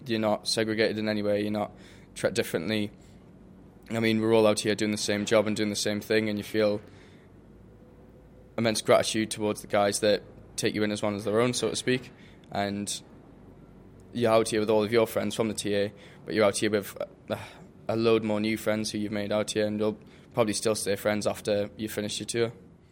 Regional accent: Whitley Bay, North East England, United Kingdom; I'm 19 years old. I'm from Whitley Bay.

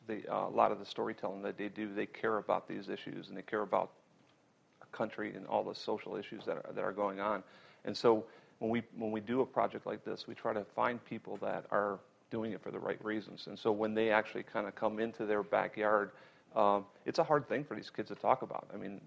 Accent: Cleveland, Ohio, United States; I'm from Cleveland, so sorry anybody.

